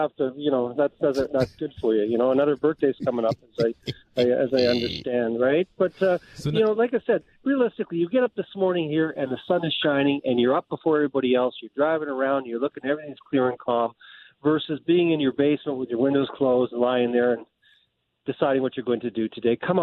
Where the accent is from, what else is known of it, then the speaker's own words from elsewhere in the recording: Ireland; I'm Irish, not Italian.